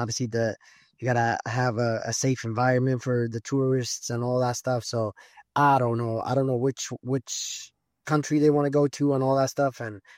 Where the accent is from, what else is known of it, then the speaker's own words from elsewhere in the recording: Denver, Colorado, United States; obviously still in Denver. That's where my hometown is right now.